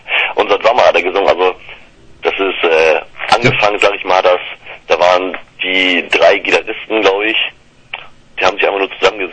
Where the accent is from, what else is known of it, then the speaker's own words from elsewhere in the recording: Großenaspe, Schleswig-Holstein, Germany; ich komme aus Großenaspe